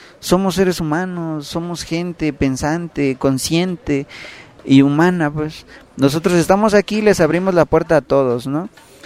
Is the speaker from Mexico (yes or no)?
yes; Mexico